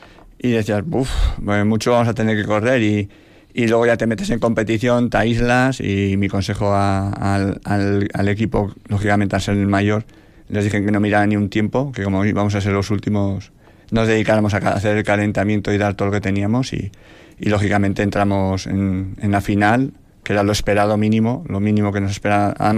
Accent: Usurbil, Basque Country, Spain; also born or lived in Andoain; Me considero de Usurbil, aunque en su momento nací en Andoain, pero cosas de la vida, pues he regresado.

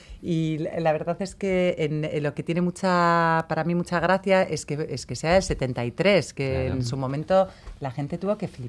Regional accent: Bilbao, Basque Country, Spain; aquí en Bilbao somos como somos y los vascos y las vascas

